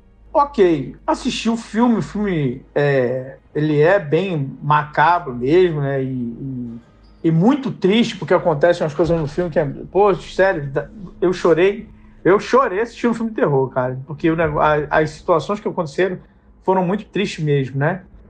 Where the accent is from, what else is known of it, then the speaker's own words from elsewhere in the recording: Rio de Janeiro, Brazil; Tenho 49 anos. Sou aqui do Rio de Janeiro, da Zona Oeste do Rio de Janeiro.